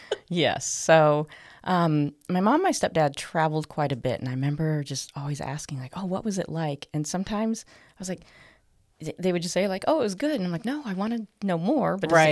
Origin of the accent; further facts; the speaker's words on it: The Dalles, Oregon, United States; I grew up in the Dalles, Oregon. Sometimes I joke, have you ever played the Oregon Trail game? And it's on there.